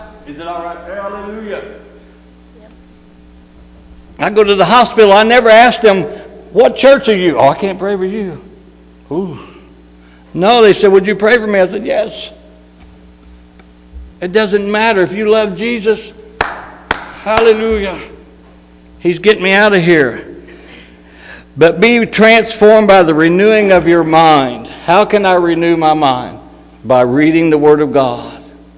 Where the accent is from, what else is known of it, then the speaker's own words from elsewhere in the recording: Kentucky, United States; I had to sling it because we're from Kentucky, you know. Promised land.